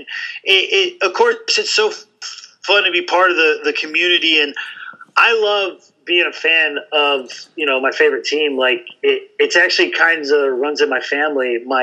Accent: California, United States; No, we're all from Southern California, but he moved out there.

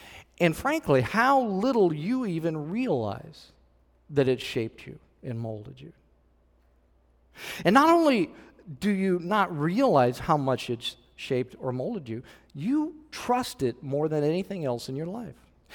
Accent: Illinois, United States; now in Texas, United States; I came from Illinois, and Illinois' slogan was the land of Lincoln

